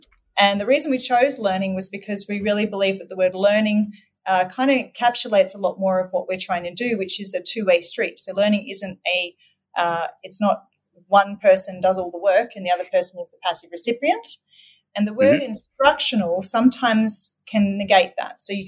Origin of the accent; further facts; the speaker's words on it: Australia; obviously people can probably hear I'm not from the States. I'm Australian